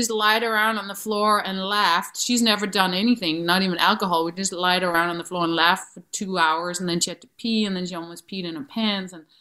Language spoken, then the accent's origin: English; Copenhagen, Capital Region of Denmark, Denmark; English is a second language; I grew up in Denmark, Christiania, you know, where, and I lost so many friends to drugs.